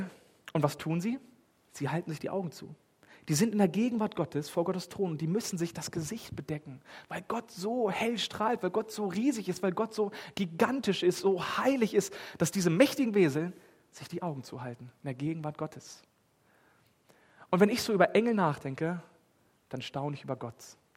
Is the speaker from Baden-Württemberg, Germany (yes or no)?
no; Wassel, Lower Saxony, Germany; In meinem Heimatdorf, wo ich herkomme, aus Wassel, da gab es jedes Jahr ein Krippenspiel.